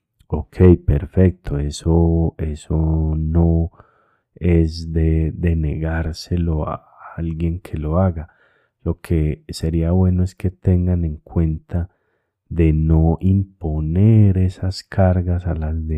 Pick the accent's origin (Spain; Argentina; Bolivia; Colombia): Colombia; al menos yo como colombiano